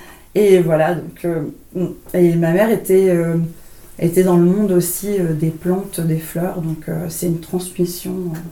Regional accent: Lille, Hauts-de-France, France; Je passais tous mes week-ends chez ma grand-mère quand même, donc à la campagne. Je suis lilloise, hein, donc c'est vraiment une grosse ville.

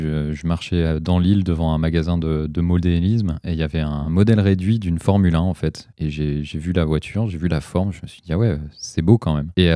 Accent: Lille, Hauts-de-France, France; De base, je viens de Lille, j'habite toujours là-bas.

